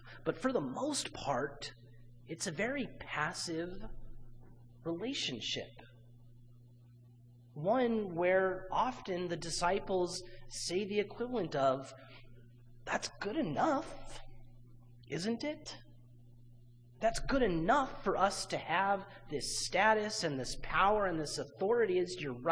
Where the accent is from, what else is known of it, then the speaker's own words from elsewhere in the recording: San Dimas, California, United States; One, I come from the San Dimas area, and most people know us for two reasons.